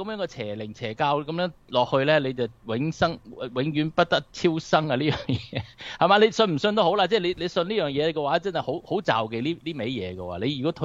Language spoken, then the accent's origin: Cantonese; Guangdong, China; 我哋中国人、华人啊，尤其我哋广东人